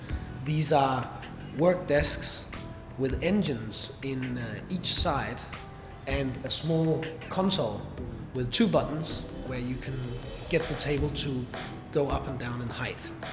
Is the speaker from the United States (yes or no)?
no; Denmark; moved away as an adult; now in China; When I came here 10 years ago, the taxi drivers here are so friendly. They always ask you, where do you come from? And when I learned how to say Denmark